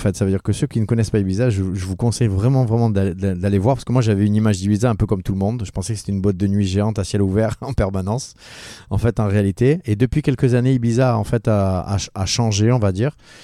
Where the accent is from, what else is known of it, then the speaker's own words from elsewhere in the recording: France; faire cette soirée à Cannes en tant que Français et être le seul Français à jouer ce soir-là